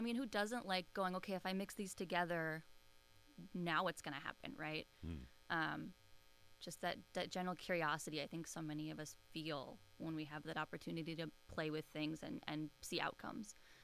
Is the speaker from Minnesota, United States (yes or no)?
yes; Minnesota, United States; Yeah, originally I'm from Minnesota, near the Twin Cities, one of the suburbs there.